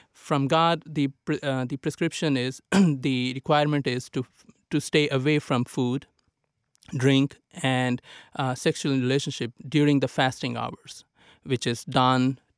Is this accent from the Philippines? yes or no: no; Pakistan; I'm originally from that part of the world, which is very hot. I'm from Pakistan, so it was very hot at that time.